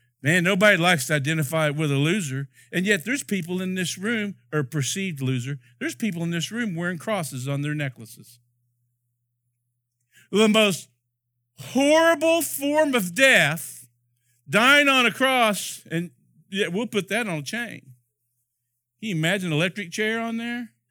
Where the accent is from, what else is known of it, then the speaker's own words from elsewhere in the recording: Oklahoma, United States; When we moved here almost 18 years ago, I came from Oklahoma, and there is no professional sports in Oklahoma City except for Oklahoma Sooners.